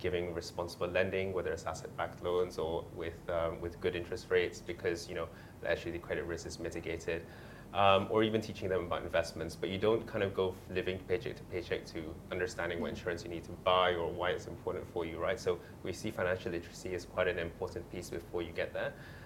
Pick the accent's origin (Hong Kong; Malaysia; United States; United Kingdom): Malaysia; I'm Malaysian, right? So Malaysian is my home. Malaysia is my home.